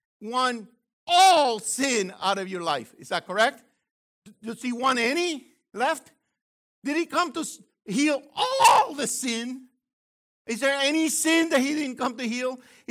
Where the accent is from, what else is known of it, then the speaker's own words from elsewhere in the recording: San Juan, Puerto Rico; born there; Mine says San Juan, but I was born in Santurce. But they eliminated Santurce and made it part of San Juan because that's this district.